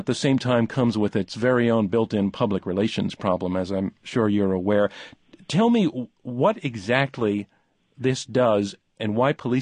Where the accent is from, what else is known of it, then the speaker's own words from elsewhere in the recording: United States; also born or lived in United Kingdom; As an American who has lived in the UK